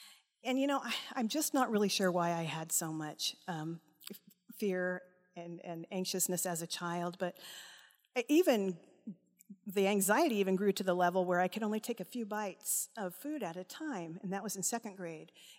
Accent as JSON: {"language": "English", "region": "California", "country": "United States", "tie": "born or raised there", "said": "For starters, growing up in California, we did earthquake drills."}